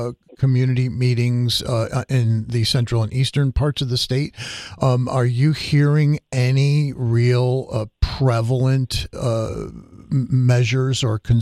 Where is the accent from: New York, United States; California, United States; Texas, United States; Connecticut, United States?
Connecticut, United States; Waterbury; Then to my hometown of Waterbury the next night